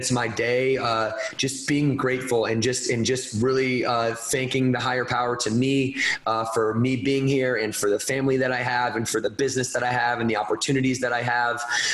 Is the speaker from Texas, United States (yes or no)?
no; Battle Creek, Michigan, United States; and ended up back in my hometown in Battle Creek, Michigan.